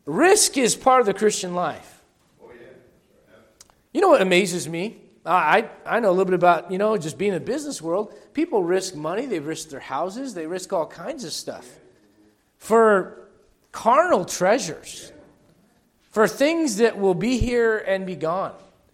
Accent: Denver, Colorado, United States; By the way, I'm from Denver, all right?

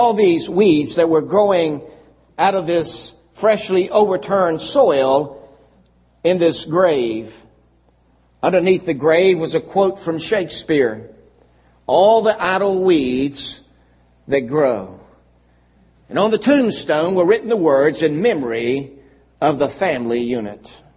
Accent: Lynchburg, Virginia, United States; when I was growing up in Lynchburg, Virginia, there were always bullies on the playground.

